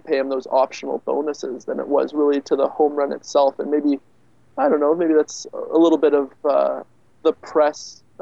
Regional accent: Ottawa, Ontario, Canada; So I grew up in Ottawa, Ontario, right by the Quebec border. So, you know, around French quite a bit.

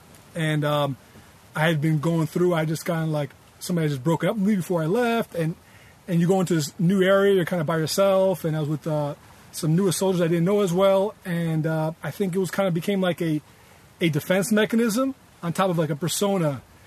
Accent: New York, United States; So, you look at me and you see the bald head. I'm from New York, right?

